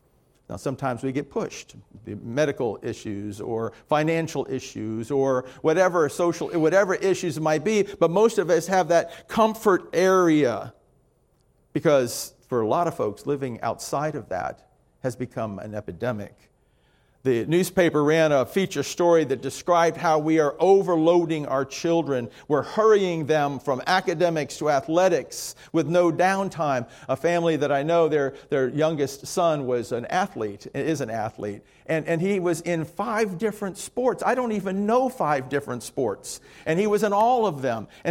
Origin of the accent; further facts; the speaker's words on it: Miami, Florida, United States; So it's hot in the South. I grew up in Miami with no air conditioning.